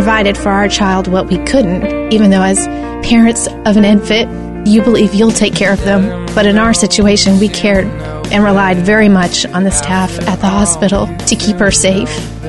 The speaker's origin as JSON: {"language": "English", "town": "Greenville", "region": "South Carolina", "country": "United States", "said": "I'm from Greenville, South Carolina."}